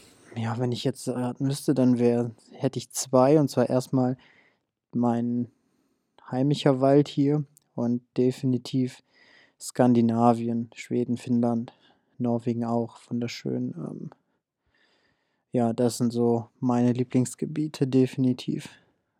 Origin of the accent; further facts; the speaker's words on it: Abruzzo, Italy; now in Germany; Italien, meine Heimat. Die Abruzzen sind wunderschön, Nationalparks.